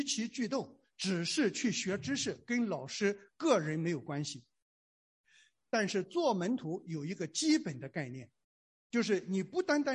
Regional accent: northern China, China; 因为我小的时候在中国的北方啊

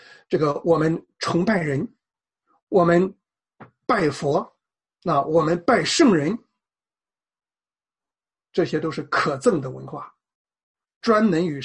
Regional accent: China; 我们是中国人

